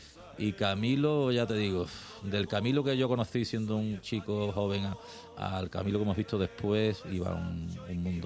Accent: Spain; Pues claro, hombre, somos españoles todos

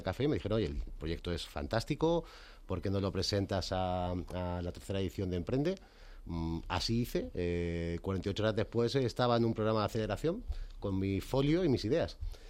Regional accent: Granada, Andalusia, Spain; now in Madrid, Spain; Yo no soy de aquí, de Madrid, yo soy de Granada, y decidí estudiar publicidad aquí en la Complutense.

